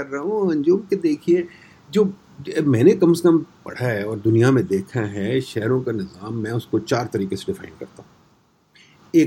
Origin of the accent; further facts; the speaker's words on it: Lahore, Punjab, Pakistan; मैं बचपन से लाहौर में रहता रहूँ